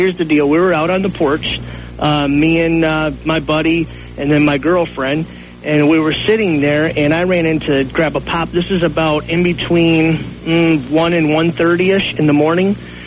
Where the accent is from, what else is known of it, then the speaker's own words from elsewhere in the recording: Grand Rapids, Michigan, United States; from Grand Rapids, Michigan.